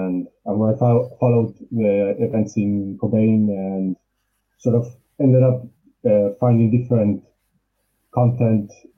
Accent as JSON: {"language": "English", "town": "Bilbao", "region": "Basque Country", "country": "Spain", "tie": "born or raised there", "second_language": "English", "said": "when I finished that, I came back to Bilbao, which is my hometown, and began working in professional theater in an independent theater here in Bilbao"}